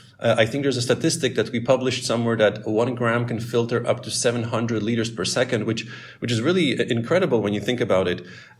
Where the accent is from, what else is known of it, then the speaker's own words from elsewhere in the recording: Canada; also born or lived in Paris; now in Denmark; So I'm originally from Canada, and with the family we had spent 3 years before joining Aquaporin in Paris.